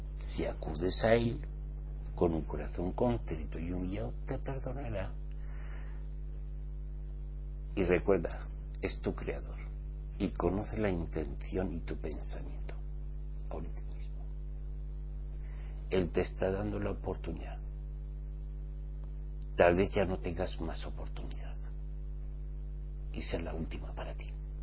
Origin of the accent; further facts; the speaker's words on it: Spain; yo siempre me he puesto en el horario latino y soy español.